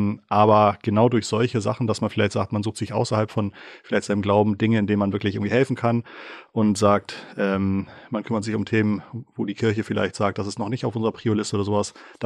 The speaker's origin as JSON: {"language": "German", "region": "Schleswig-Holstein", "country": "Germany", "said": "Ach so, ich bin aus Schleswig-Holstein, da war das einfacher."}